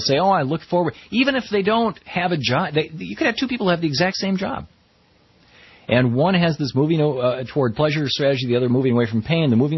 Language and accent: English; Lansing, Michigan, United States; I grew up in Lansing, Michigan, in a working class neighborhood, and many of my close friends, their parents worked at Oldsmobile